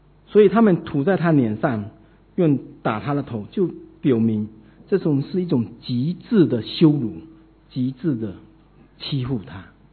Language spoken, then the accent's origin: Chinese; China; 我们中国人真的都很爱面子啊，我们大国，我们文明的古国，我们都爱面子啊